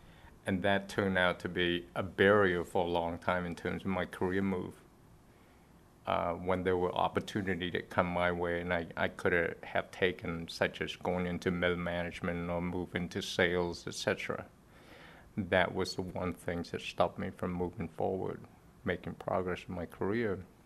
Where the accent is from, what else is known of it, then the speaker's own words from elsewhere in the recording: Cambodia; English is a second language; I knew a few words of French when I was growing up in Cambodia.